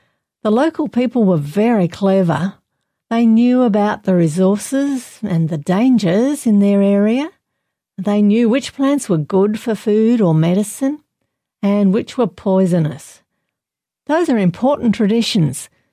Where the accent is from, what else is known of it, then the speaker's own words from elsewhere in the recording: Australia; When I was growing up in Australia, my mother generally just boiled the vegetables and grilled or roasted the meat.